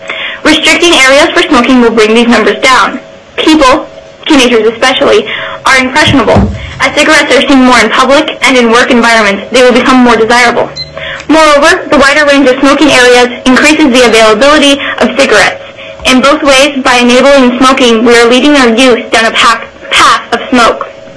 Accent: Wasilla, Alaska, United States; I am from Wasilla, but I'm here in Sitka for the Alaska Association of Student Governments Conference.

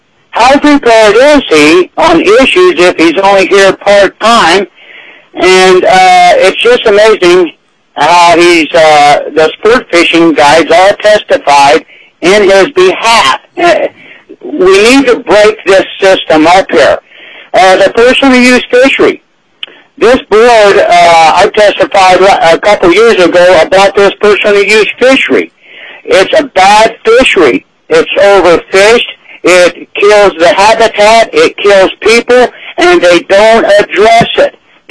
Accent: Kasilof, Alaska, United States; I'm from Kosilof, Alaska, on the Kenai Peninsula.

